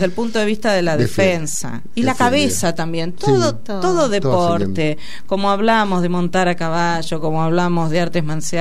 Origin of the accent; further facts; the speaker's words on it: Carlos Casares, Buenos Aires Province, Argentina; Yo que soy de Carlos Casares, Estela, he montado